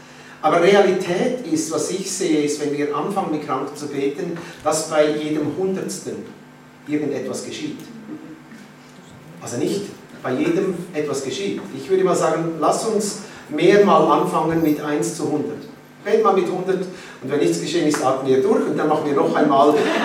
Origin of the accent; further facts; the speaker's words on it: Switzerland; so sind wir in die Dörfer gegangen, bei uns in der Schweiz, katholische Dörfer